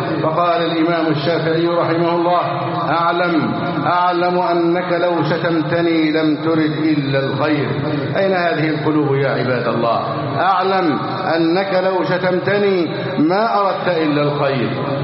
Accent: Egypt

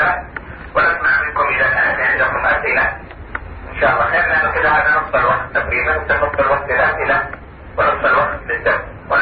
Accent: Saudi Arabia; عندنا في المملكة العربية السعودية

